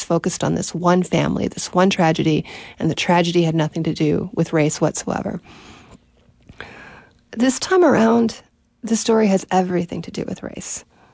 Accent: Baltimore, Maryland, United States; I mean, I was very influenced by something that happened to me growing up in Baltimore.

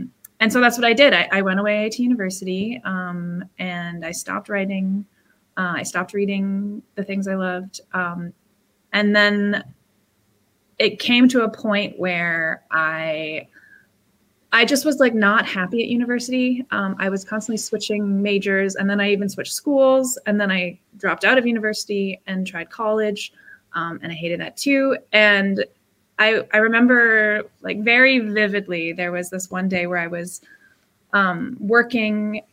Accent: Ontario, Canada; So I grew up on a grape farm, my grandfather's grape farm in the Niagara region of Ontario.

